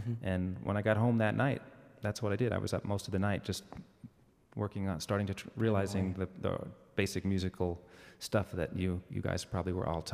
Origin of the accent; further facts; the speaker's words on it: New York City, New York, United States; And I grew up in New York City, so it's sort of an odd situation.